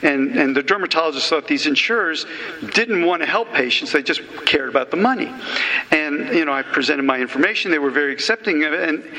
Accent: Washington, District of Columbia, United States; I grew up in Washington, D.C., but as far as I was concerned, there were only two restaurants in town.

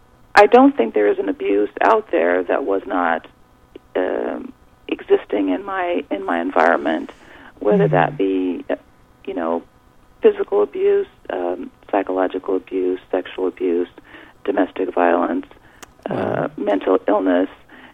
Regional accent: Los Angeles, California, United States; I went from that kind of environment in South Central Los Angeles, and because I am from California, so it's nice to be speaking to California tonight, really brought up in a very poor neighborhood

